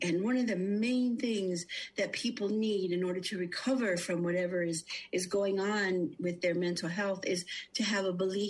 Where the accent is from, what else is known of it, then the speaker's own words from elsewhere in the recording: United States; now in Canada; I want to say CPS because I grew up in the States